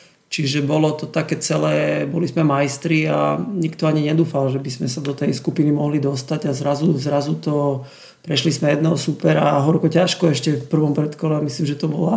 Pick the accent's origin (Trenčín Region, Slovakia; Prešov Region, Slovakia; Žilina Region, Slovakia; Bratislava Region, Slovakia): Prešov Region, Slovakia; Lipany; pochádzam z východného Slovenska. Narodil som sa v Prešove, ale to detstvo som prežil v Lipanoch, v meste, v futbalovom meste